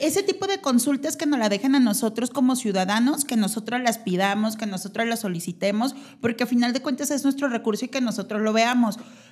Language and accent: Spanish; Mexico; Pues a final de cuentas somos mexicanos